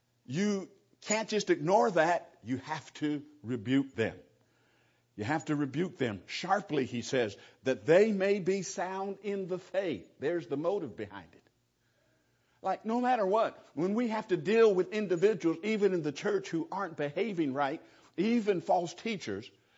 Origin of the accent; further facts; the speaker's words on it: California, United States; But in general, you know, over the years, being a Californian, I've heard all kind of negative things about California.